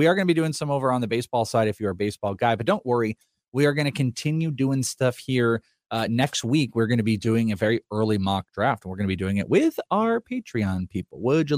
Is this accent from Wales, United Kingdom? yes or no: yes; Wales, United Kingdom; I'm Welsh.